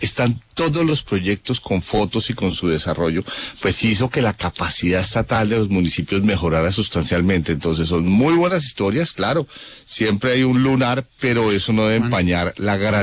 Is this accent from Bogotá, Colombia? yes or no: yes; Bogotá, Colombia; born there; y nosotros nacimos en Bogotá